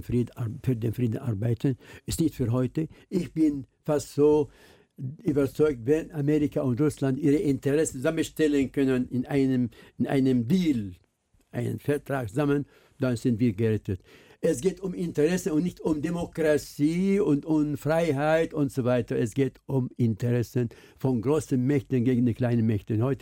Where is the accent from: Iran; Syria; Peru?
Syria; German is a second language; obwohl sie sind aus Syrien, wir sind aus Syrien.